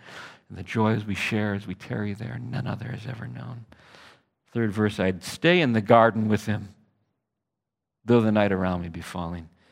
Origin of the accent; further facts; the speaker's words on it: Phoenix, Arizona, United States; also born or lived in Michigan; I was born in Michigan. I'm 53 years old, so I'm not terribly old, but I'm not terribly young. And I'm beyond middle age, unless I live to be 106, I guess, right? Born in Michigan. I grew up in Phoenix. I was there from age 4 until 17